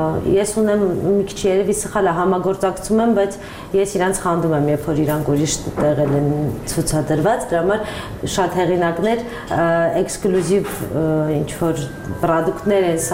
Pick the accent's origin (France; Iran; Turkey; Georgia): Georgia; Tbilisi; also born or lived in Russia; now in Yerevan, Armenia; 11 տարի առաջ ես եկա Ռուսաստանից, դես Թիֆլիսից եմ։